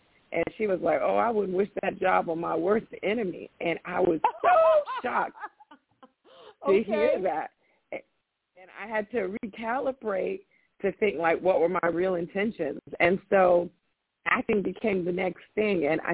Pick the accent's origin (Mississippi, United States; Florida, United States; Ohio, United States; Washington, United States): Florida, United States; I'm from Florida